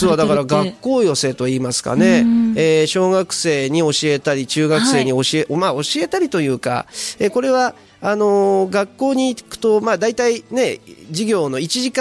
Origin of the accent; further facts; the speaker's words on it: Funabashi, Chiba, Japan; 僕は船橋出身で今は船橋には住んでないんですが